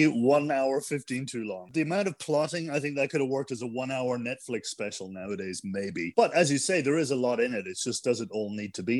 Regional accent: Scotland, United Kingdom; I'd obviously play the Highlander because I'm Scottish.

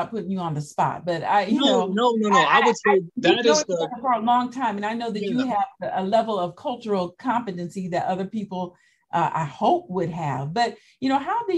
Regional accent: United States; growing up in the United States, we, you know, we have for many years, we've always heard that so-called work ethic

